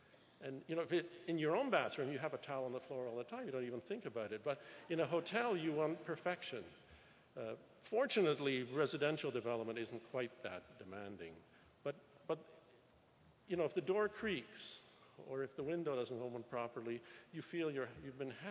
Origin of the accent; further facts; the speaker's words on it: Canada; And I'm from Canada, which has a really tough climate. And I lived in a rural area.